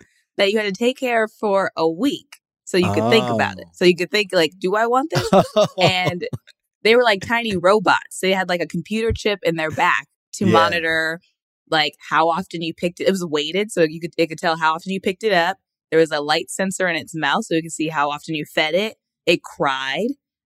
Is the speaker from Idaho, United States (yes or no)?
no; Indianapolis, Indiana, United States; Well, I grew up in the Midwest, mm-hmm. in Indianapolis, and there was a lot of teen pregnancy there.